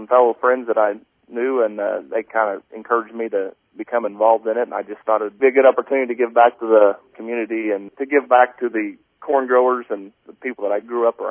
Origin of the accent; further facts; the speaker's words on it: Brookfield, Missouri, United States; I am from Brookfield, which is in Linn County.